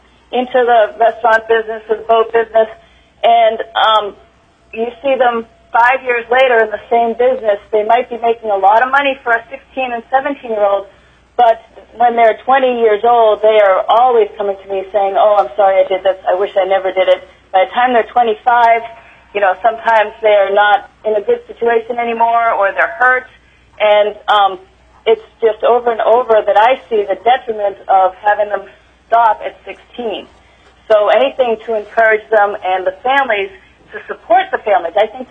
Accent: Seward, Alaska, United States; Hi, this is … I'm from Seward, Alaska.

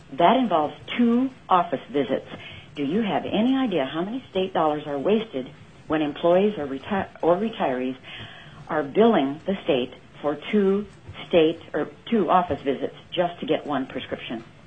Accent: Soldotna, Alaska, United States; from Soldotna, and I'm just an interested state resident.

